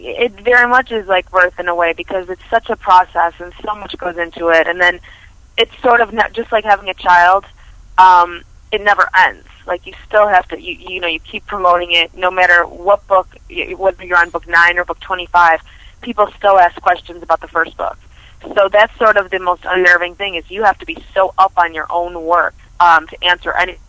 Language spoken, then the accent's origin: English; Buffalo, New York, United States; I'm from Buffalo, so I do buffalo.com, yourhub.com.